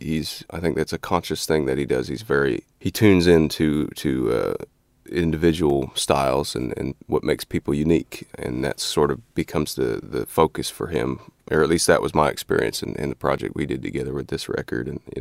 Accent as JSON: {"language": "English", "region": "Western Canada", "country": "Canada", "tie": "born or raised there", "said": "I was in my hometown and... I got into some trouble, and I ended up in a public park. And of course, it's, you know, Western Canada in the middle of November, very cold."}